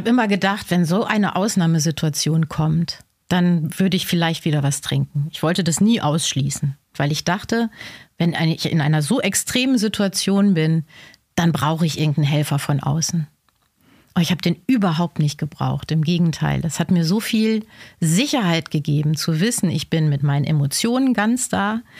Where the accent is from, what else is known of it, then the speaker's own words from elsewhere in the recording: Lower Saxony, Germany; Ich komme aus dem Emsland, ja.